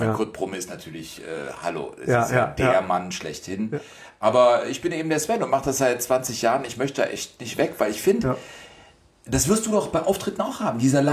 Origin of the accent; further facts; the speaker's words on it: Cologne, North Rhine-Westphalia, Germany; born there; Ich bin gebürtig aus Köln